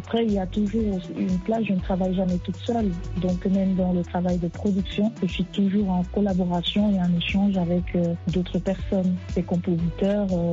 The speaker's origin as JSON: {"language": "French", "region": "Anglophone Cameroon", "country": "Cameroon"}